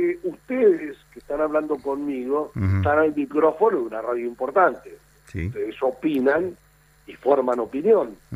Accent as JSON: {"language": "Spanish", "region": "Entre Ríos", "country": "Argentina", "said": "Yo soy de Chagua, que tiene básquet, no tiene fútbol."}